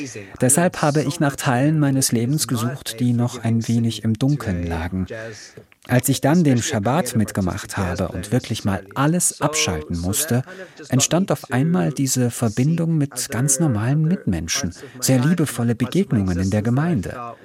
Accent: South Africa; Ich komme ja nicht aus Russland, sondern bin auf einer Farm in Südafrika aufgewachsen.

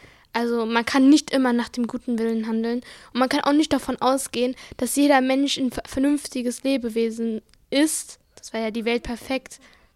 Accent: Morocco; Ich würde sagen, ich bin Marokkanerin mit einem deutschen Pass. Ich würde nicht direkt sagen, ich bin deutsch, aber zum Teil, also nicht hundertprozentig, würde ich sagen.

